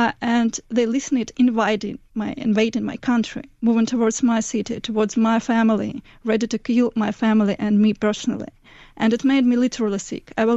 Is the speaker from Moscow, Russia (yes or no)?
yes; Moscow, Russia; moved away as an adult; now in Ukraine; I was born and raised in Moscow and moved to Ukraine about 4 years ago, so now Ukraine is my country and my home.